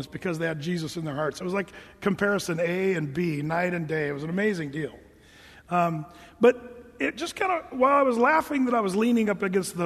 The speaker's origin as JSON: {"language": "English", "country": "United States", "said": "And as an American, I think, yeah, that's idolatry, you know, when you have this little object that you worship and all this stuff."}